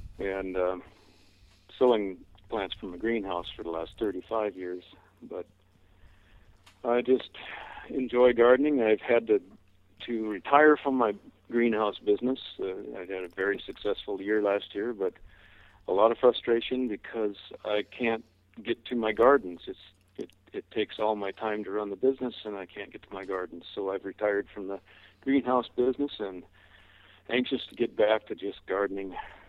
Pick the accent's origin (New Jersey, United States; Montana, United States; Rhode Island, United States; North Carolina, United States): Montana, United States; Eureka; I grew up in Eureka, just a couple blocks from this middle school.